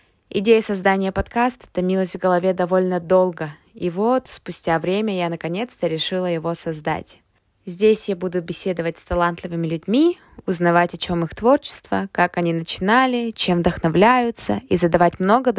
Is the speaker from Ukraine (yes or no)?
no; Sakha Republic, Russia; Сама я родом из Якутии, из самой холодной точки мира.